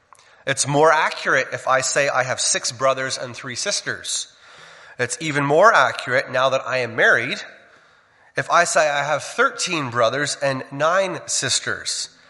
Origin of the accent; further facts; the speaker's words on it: Forest, Ontario, Canada; I say I'm from Ontario, about 2 hours west of Toronto.